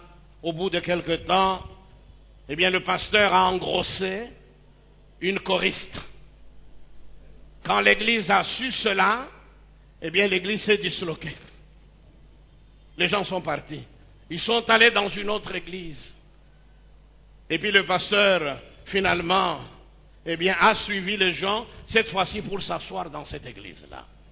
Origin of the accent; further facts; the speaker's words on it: Kinshasa, DR Congo; non seulement ici chez nous, à Kinshasa, ici chez nous au Congo, et même au-delà